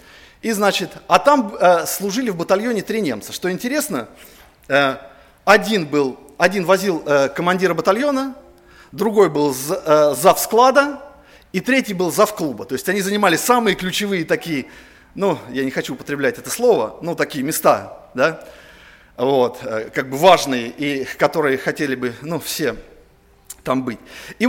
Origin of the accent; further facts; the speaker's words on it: Voronezh, Voronezh Oblast, Russia; Вы знаете, вот когда я еще рос в Воронеже, родился, и когда я вот был подросток